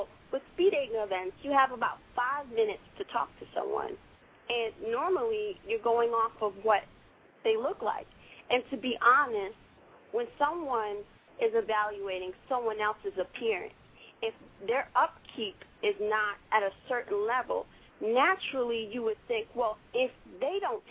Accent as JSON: {"language": "English", "town": "New York City", "region": "New York", "country": "United States", "tie": "born or raised there", "also_born_or_lived": "California", "said": "I would definitely want to expand into other cities like my hometown, New York, and even California, I think, would be a great place to expand, in Miami."}